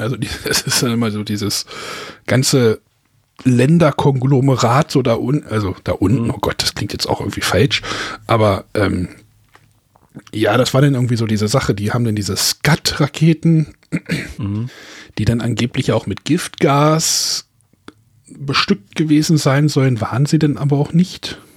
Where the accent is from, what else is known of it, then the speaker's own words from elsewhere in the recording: Lower Saxony, Germany; Also, ich komme ja aus Südniedersachsen